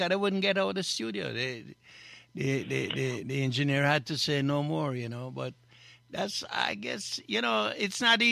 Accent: Jamaica; I had a sort of a close look growing up in Jamaica and seeing these guys, you know what I mean?

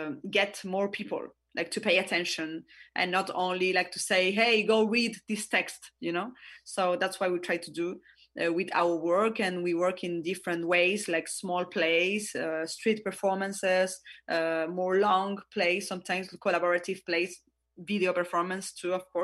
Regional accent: Valparaíso, Chile; We are four women from Valparaíso.

